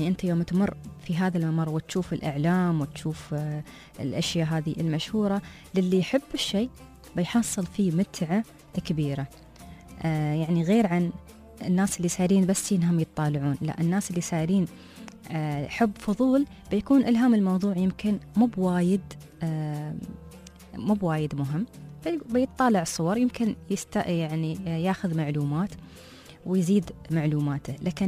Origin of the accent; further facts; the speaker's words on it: Dubai, United Arab Emirates; عندنا في دبي